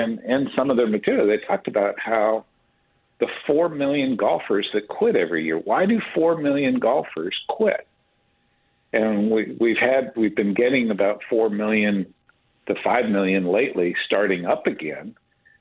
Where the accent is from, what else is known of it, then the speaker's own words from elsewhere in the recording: California, United States; A lot of the courses I grew up playing in California in junior golf were gone to pasture.